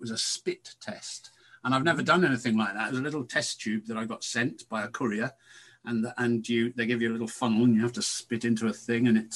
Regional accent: Wakefield, Yorkshire and the Humber, United Kingdom; born there; I'm a Yorkshireman myself, you see. I was born in Wakefield.

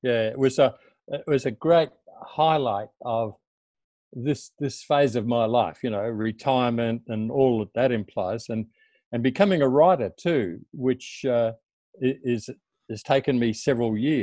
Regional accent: Melbourne, Victoria, Australia; born there; I was born in Melbourne in 1946. So I was officially the first of the baby boomers.

